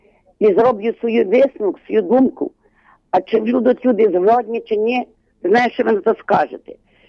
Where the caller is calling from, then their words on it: Lviv Oblast, Ukraine; Я з Львівщини сама.